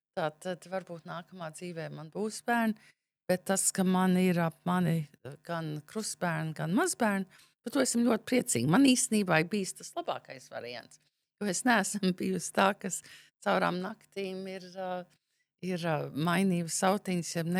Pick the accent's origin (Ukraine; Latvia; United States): United States; kad es uzaugu Amerikā